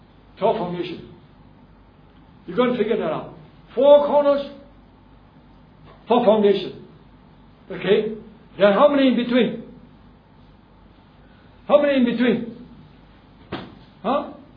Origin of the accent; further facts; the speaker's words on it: Singapore; Okay, I'm born here. I'm a Singaporean. My father is from China. He came here. But I'm not a China man.